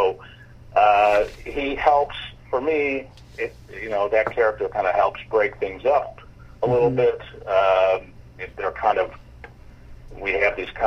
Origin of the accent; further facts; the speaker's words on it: Chicago, Illinois, United States; one of the kind of main themes, I would say, of the story is how those events and growing up in Chicago in general, how it shaped my musical thinking.